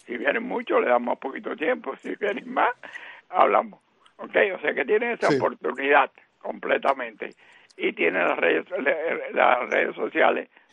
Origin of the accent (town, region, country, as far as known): Cuba